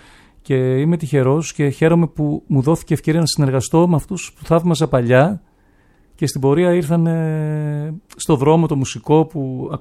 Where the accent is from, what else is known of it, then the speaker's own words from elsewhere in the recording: Thessaloniki, Central Macedonia, Greece; now in Athens, Greece; επειδή είμαι από Θεσσαλονίκη, να πω, έχει τα τελευταία 8 χρόνια που ζω στην Αθήνα.